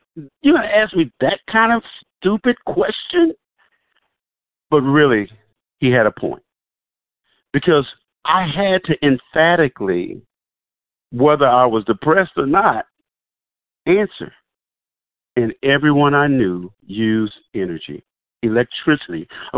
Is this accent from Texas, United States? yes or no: yes; Dallas, Texas, United States; now in Houston, United States; I moved to Houston from Dallas, Texas originally and began to work in the business of real estate